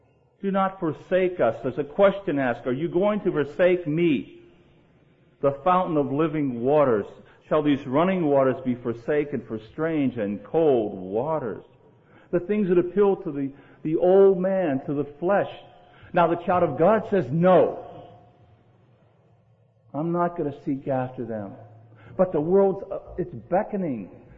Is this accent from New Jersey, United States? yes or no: no; Florida, United States; Texas and Florida, my home state. We've been in a drought, but now we were 10 inches above normal.